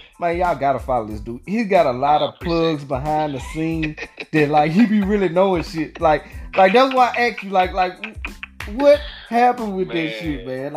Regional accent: Louisiana, United States; Now when I came home from the military, like you say, we from the same type of states. I'm from Louisiana.

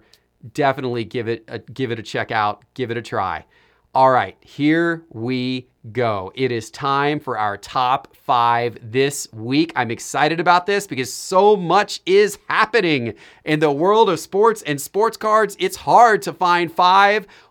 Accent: Sarasota, Florida, United States; They are my quasi-hometown team. I grew up by there in Sarasota.

